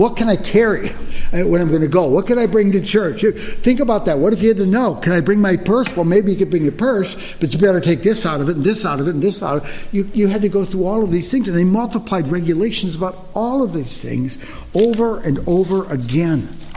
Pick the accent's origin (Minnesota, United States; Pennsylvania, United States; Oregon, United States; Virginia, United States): Minnesota, United States; Rochester; When I was a young boy growing up in Rochester, Minnesota, not a small town, not a large town, similar to Janesville probably.